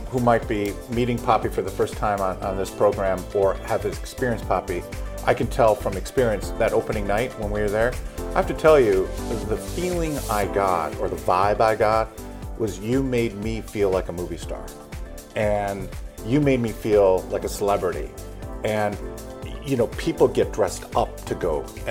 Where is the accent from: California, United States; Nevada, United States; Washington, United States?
Nevada, United States; Las Vegas; Well, because they knew I was from Vegas. I came in from Vegas to Miami.